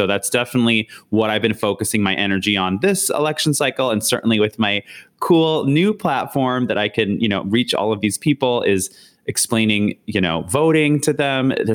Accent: Canada; now in United States; It kind of points me out to how much maybe, I guess, privilege I had before when I didn't really think about being Canadian.

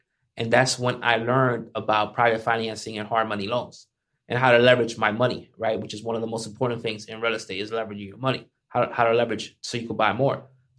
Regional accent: Paterson, New Jersey, United States; He's the one that discovered … in Patterson. I'm from Patterson.

